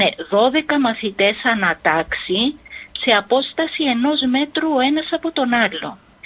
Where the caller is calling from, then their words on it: Nicosia, Nicosia District, Cyprus; είμαι από Λευκοσία, γέροντα.